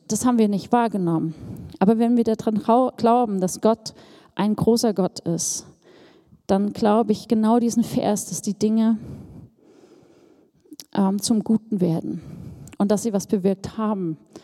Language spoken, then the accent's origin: German; Germany; Ich bin in der DDR groß geworden und mein Leben ging beim Denken von der Ostsee bis zur tschechischen Grenze, von der polnischen Grenze bis Thüringen.